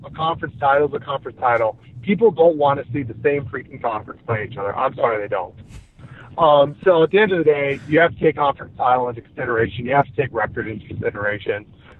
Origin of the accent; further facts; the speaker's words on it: Minnesota, United States; I'm not necessarily a big Badger fan. I'm from Minnesota. They're not my team.